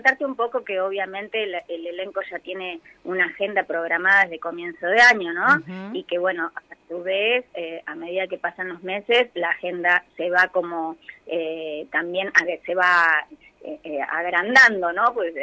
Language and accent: Spanish; Córdoba, Argentina; yo soy de Córdoba, entonces, ajá, te imaginarás lo que significa, claro, para mí comenzar la dirección el 1 de agosto y el 14 irme a mis pagos